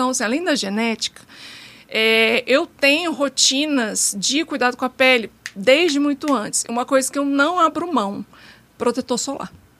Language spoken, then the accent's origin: Portuguese; Brazil; now in Portugal; eu tenho o privilégio de ser branca, e olho claro, e eu realmente sou descendente de português